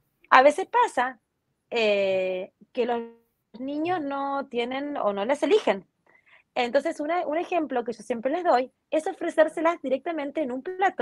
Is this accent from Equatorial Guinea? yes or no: no; Spain; now in Argentina; por eso soy española, pero y ahora estoy viviendo en Argentina